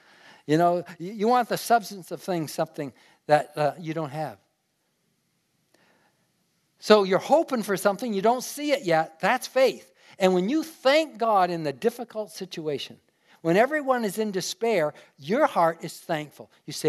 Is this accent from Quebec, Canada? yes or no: no; Hamilton, Ontario, Canada; Now, I grew up in Hamilton. Part of Hamilton is Stony Creek